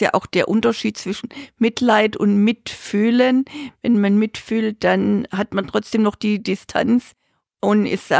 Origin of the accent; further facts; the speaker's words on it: Germany; Da sind wir Deutsche ja eher ein bisschen zurückhaltend.